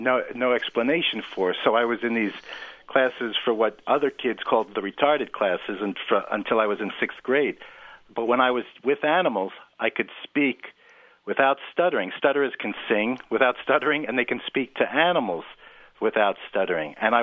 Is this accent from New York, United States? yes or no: yes; New York City, New York, United States; I grew up in New York City. I never saw a cow until I went to college in Maryland.